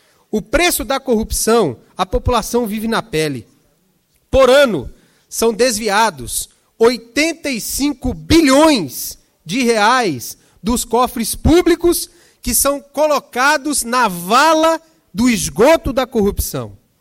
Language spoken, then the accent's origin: Portuguese; Brazil; Eu acredito no Brasil. Sou brasileiro. Eu acredito nessa nação.